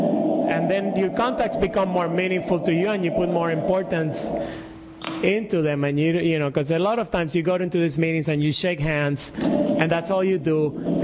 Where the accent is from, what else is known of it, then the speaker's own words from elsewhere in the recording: Puerto Rico; moved away as an adult; when I moved here from Puerto Rico is a U.S. territory, but in many ways it's very different, and this is one of the ways in some way, and that we are Latino and that we're very personal.